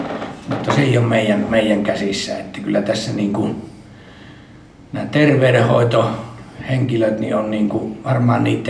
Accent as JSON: {"language": "Finnish", "town": "Kiuruvesi", "region": "North Savo", "country": "Finland", "said": "Ja olen itse Kiuruvedeltä kotoisin, joka on tuollainen pikkuinen yläsavolainen kylä"}